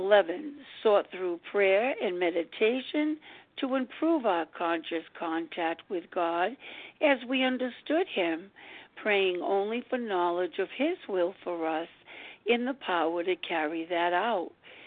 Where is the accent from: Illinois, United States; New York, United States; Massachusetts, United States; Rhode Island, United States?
Rhode Island, United States; I am from Rhode Island